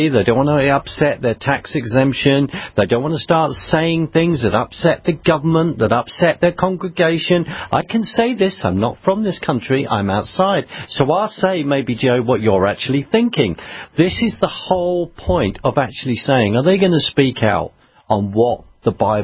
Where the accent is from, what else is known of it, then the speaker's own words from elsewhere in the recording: United Kingdom; so here am I as a Brit about to discuss your history.